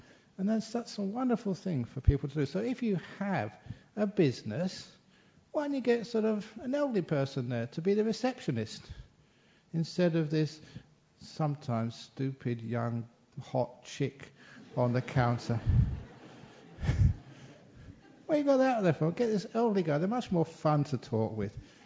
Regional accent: Australia; you know, but as a British Australian who goes to Asia a lot

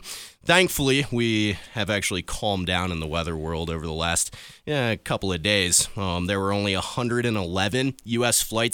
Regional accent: Toledo, Ohio, United States; I mean, I'm from Northwest Ohio. We don't necessarily see the lake effect in the Toledo area where I'm from

